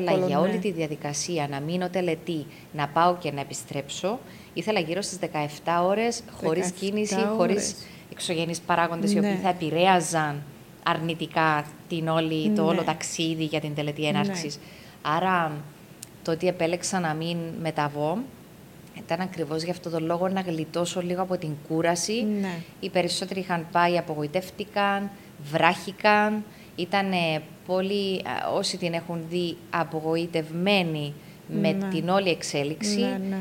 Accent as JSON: {"language": "Greek", "country": "Greece", "said": "Νιώθουμε Έλληνες, είμαστε Έλληνες."}